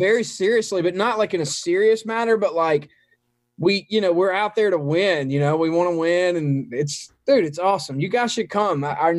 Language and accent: English; Mississippi, United States; I grew up, and there's 7,000 people just like me in my hometown. And there are, 100 towns just like that in Mississippi.